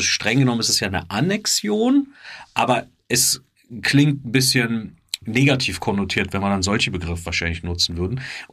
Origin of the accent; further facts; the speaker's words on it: Berlin, Germany; so viele Teile, wie wir an Beton als Berliner vertickt haben